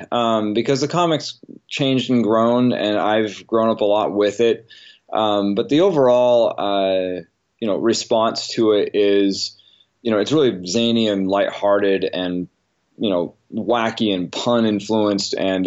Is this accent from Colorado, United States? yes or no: no; Newport, Oregon, United States; now in Portland, United States; I grew up in Newport, Oregon, and I moved to Portland about 20 years ago